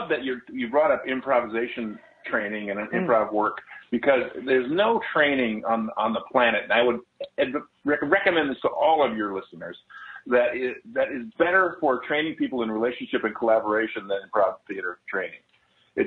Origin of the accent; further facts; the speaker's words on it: Wisconsin, United States; No, I grew up in Wisconsin, and in the 60s and 70s.